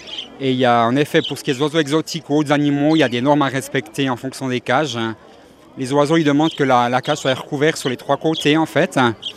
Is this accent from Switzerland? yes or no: yes; La Chaux-du-Milieu, Neuchâtel, Switzerland; je viens de La Chaux-de-Milieu, dans le canton de Châtel.